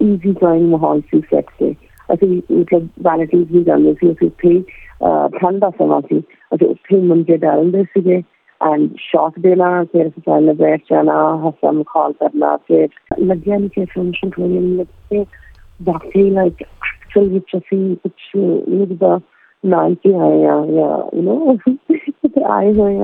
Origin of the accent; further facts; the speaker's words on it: United Kingdom; ਮੈਂ ਹਮੇਸ਼ਾ ਪੰਜਾਬ ਨੂੰ ਆਪਣਾ ਮੰਨਿਆ ਕਿ ਮੇਰੇ ਰੂਟ ਤਾਂ ਚਲੋ ਮੈਂ ਹੈਗੀ ਬ੍ਰਿਟਿਸ਼ ਇੰਡੀਅਨ ਆ, ਪਰ ਮੇਰੇ ਰੂਟ ਤਾਂ ਪੰਜਾਬ ਦੇ ਨੇ